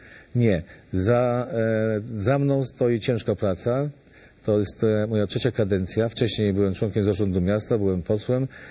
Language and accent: Polish; Lesser Poland, Poland; jesteśmy z Małopolski